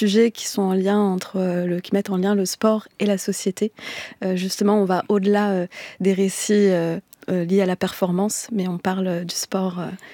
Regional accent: Amboise, Centre-Val de Loire, France; Je suis originaire d'Amboise, en Touraine, proche de la Loire, le dernier grand fleuve sauvage d'Europe.

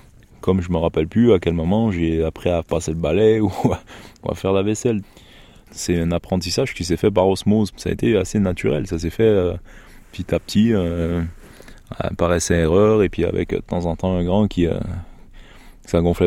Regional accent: Quebec, Canada; J'ai grandi concrètement en Gaspésie. C'est un peu la Corse du Québec, c'est-à-dire qu'il y a la mer et puis il y a un peu la montagne à côté.

